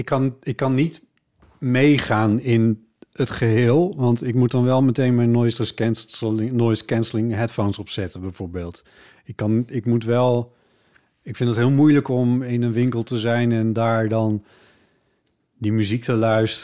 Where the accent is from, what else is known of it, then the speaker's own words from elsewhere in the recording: Amsterdam, North Holland, Netherlands; Maar waarom moeten wij als Amsterdammers naar